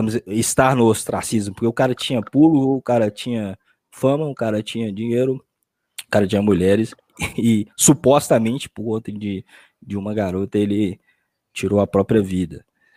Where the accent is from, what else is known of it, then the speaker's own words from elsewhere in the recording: Belo Horizonte, Minas Gerais, Brazil; Nós somos de Belo Horizonte, então, né?